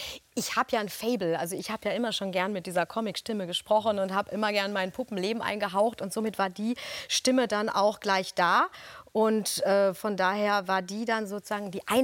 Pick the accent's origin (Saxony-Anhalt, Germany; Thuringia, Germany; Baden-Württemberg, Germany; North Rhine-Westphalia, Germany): North Rhine-Westphalia, Germany; ich komme ja gebürtig aus dem Ruhrgebiet.